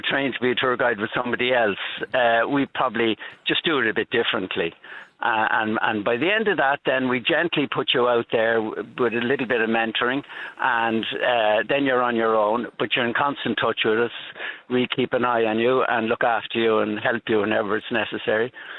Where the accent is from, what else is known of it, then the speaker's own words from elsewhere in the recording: Dublin, Leinster, Ireland; Bibsborough, only a mile outside the city centre.